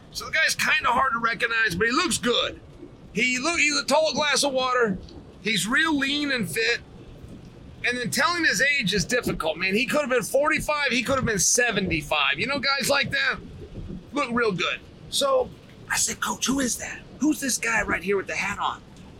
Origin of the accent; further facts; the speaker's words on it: Lynn, Massachusetts, United States; But I'm from West Lynn.